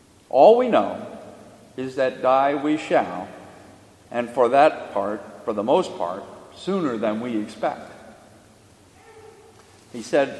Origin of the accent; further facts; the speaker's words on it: Bethesda, Maryland, United States; When I was growing up in Bethesda, my family consisted of my mother and father and my brother and sister and I.